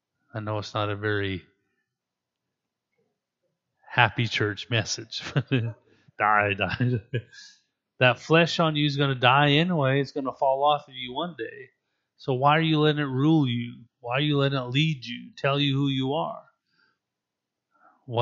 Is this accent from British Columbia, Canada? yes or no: yes; British Columbia, Canada; Now, I grew up in Canada, northern British Columbia, with a hunting dad.